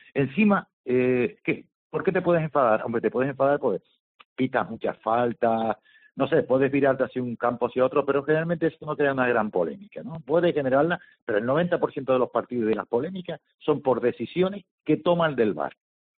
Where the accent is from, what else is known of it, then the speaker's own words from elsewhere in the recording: Canary Islands, Spain; Yo también soy canario.